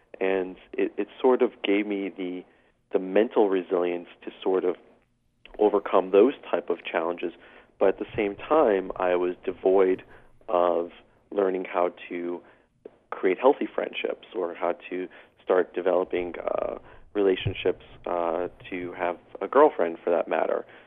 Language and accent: English; Brooklyn, New York, United States; it was a lot of violence growing up in Brooklyn, in South Brooklyn in the late 80s, playing basketball with some very dangerous characters